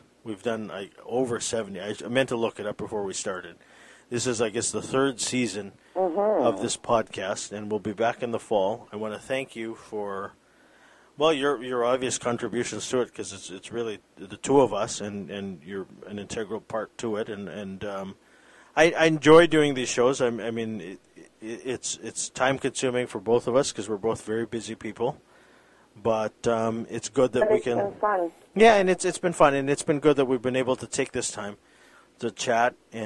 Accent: Philippines; And speaking as a Filipino, I think Filipino people are lovely people.

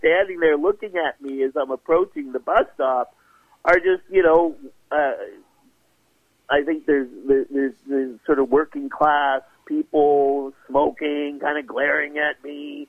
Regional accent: Pittsburgh, Pennsylvania, United States; I became an artist here because where I grew up in Pittsburgh, you know, being an artist, that wasn't even on the menu.

